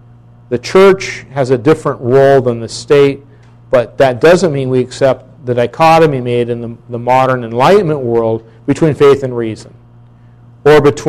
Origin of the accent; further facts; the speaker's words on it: United States; I can't, as an American citizen, do things in the civil kingdom contrary to my doctrinal commitments in Christ's kingdom.